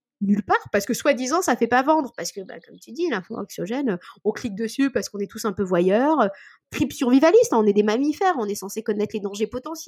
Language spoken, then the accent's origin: French; Normandy, France; Mes grands-parents, moi, sont agriculteurs, donc je viens du terroir hein, et pas de Deauville-Trouville. Alors, je viens du milieu du Cotentin.